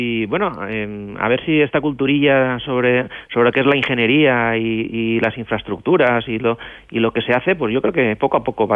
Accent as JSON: {"language": "Spanish", "town": "Alcoy", "region": "Valencian Community", "country": "Spain", "said": "yo soy ingeniero de la ciudad de los puentes, soy alcoyano de Alcoy, es un pueblecito de Alicante"}